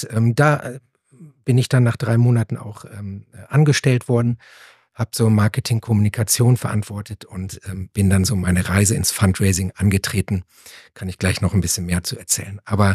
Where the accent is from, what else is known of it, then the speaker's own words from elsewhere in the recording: Halle, North Rhine-Westphalia, Germany; also born or lived in Bielefeld; Baujahr 81. In Bielefeld geboren, also der lebende Beweis, dass es gibt. Ihr kennt den Running Gag. Und in Halle, Westfalen aufgewachsen.